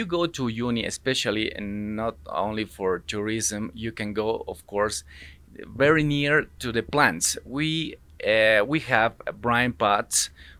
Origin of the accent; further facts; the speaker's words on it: Villamontes, Tarija, Bolivia; English is a second language; I'm from Villamontes.